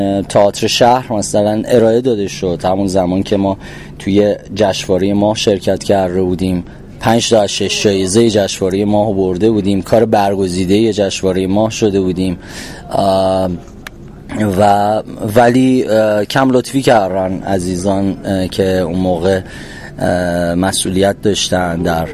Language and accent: Persian; Iran; جنگ یک مسئلهیه که مال مثلا ما ایرونی ها فقط نیست که حالا 8 سال درگیرش بودیم توی دوران معاصر و خود من کودکیم در اون دوران سپری شده